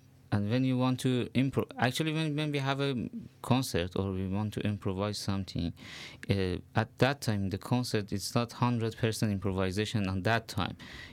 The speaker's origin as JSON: {"language": "English", "town": "Kermanshah", "region": "Kermanshah Province", "country": "Iran", "said": "Actually, not all of them, but we are from the Kurdish part of Iran, Kermanshah."}